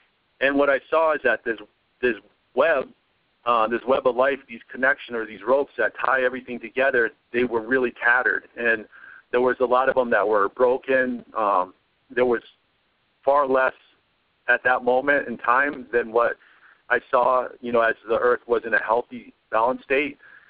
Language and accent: English; United States; born there; my reference point being I was born in America. This is the only place I've known